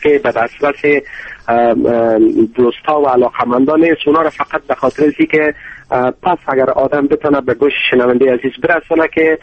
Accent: Afghanistan; وقتی که افغان هستیم از افغانستان هستیم

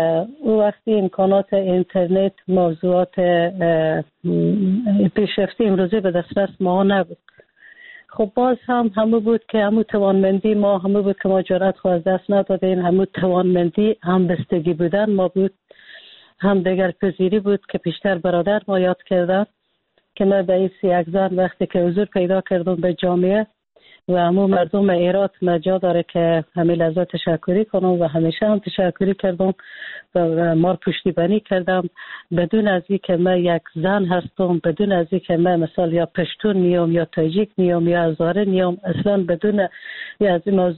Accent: Afghanistan

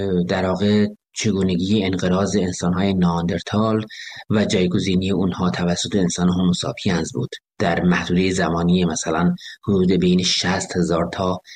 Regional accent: Kermanshah, Iran; برای خودم هم اهل کرمانشاه هستم

